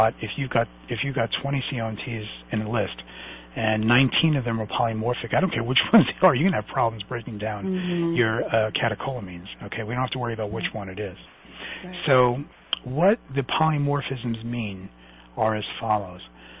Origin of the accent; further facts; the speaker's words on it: Brooklyn, New York, United States; because I'm Sicilian from Brooklyn, so get used to it.